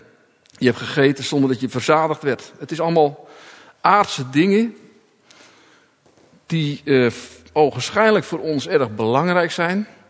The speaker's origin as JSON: {"language": "Dutch", "region": "North Holland", "country": "Netherlands", "said": "Ik kom dan uit Noord-Holland vandaan en we hebben een grote kerk in Hoorn staan."}